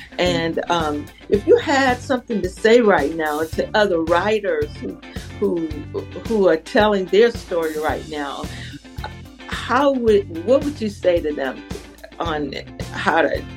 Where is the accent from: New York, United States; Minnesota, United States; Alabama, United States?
Alabama, United States; Mobile; now in Atlanta, United States; I'm from Mobile, Alabama. They didn't really have ferries there. And I live in Atlanta, so there are no ferries here.